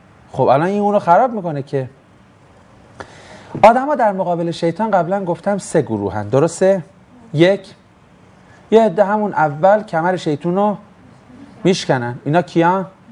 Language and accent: Persian; Tabriz, East Azerbaijan, Iran; استادم گفت اهل کجا هستی؟ گفتم تبریز. گفت چند وقت است که به نجف آمده ای؟ گفتم 4 سال است.